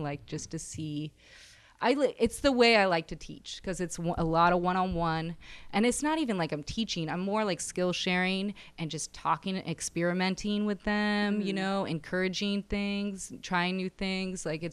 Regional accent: San Jose, California, United States; I grew up in San Jose, which is very different than San Francisco, and San Francisco is very different than Oakland

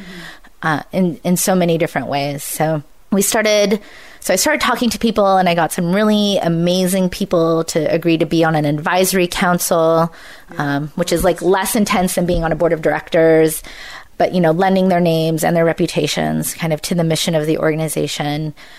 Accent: San Francisco, California, United States; also born or lived in Santa Cruz; So I grew up in San Francisco. You know, besides the time I lived in Santa Cruz, I've pretty much been here my whole life.

